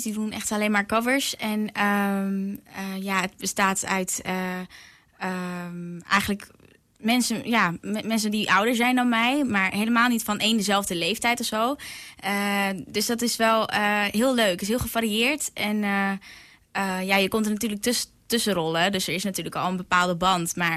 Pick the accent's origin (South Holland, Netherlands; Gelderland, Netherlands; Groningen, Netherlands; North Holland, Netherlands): North Holland, Netherlands; Huizen; En ik kom uit Huizen ook. Ik ben 20 jaar.